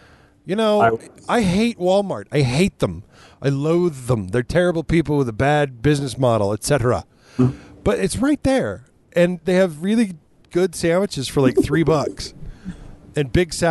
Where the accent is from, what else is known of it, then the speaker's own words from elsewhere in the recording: Scotland, United Kingdom; I don't do Mexican 2 days in a row because I'm Scottish.